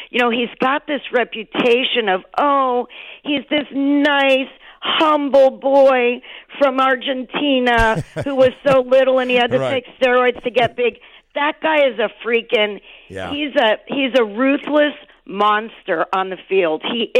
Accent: United States; You know, we are American. We are blue collar. We never say die.

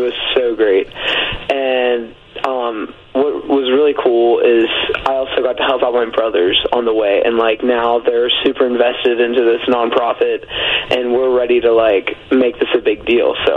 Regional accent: Bridgeport, West Virginia, United States; I'm from Bridgeport, West Virginia.

